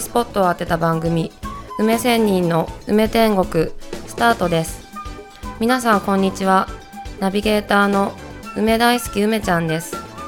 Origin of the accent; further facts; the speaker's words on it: Fukushima, Japan; now in Wakayama, Japan; 地元福島も被災地になったのですが、